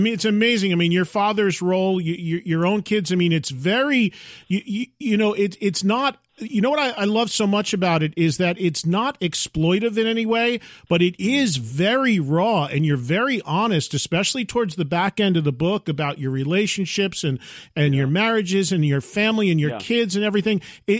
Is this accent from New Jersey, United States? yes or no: yes; New Jersey, United States; Now, I'm from New Jersey, not from Chicago